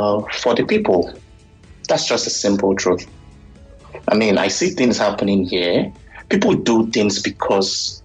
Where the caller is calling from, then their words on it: Canada; All the way from Canada.